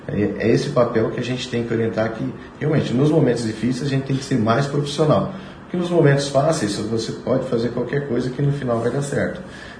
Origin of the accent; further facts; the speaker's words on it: Sabaldi, Brazil; born there; Eu atuo na região ali de Sabaldi, ali, eu nasci em Sabaldi, então a gente conhece toda a região